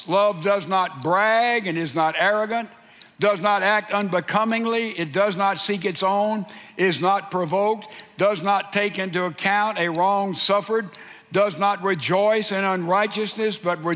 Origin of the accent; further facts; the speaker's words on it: Mississippi, United States; is a town in Mississippi, my home state.